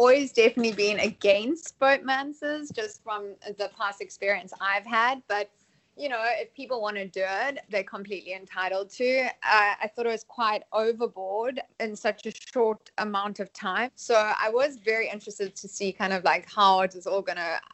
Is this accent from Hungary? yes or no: no; South Africa; I battle to understand him half the time as a South African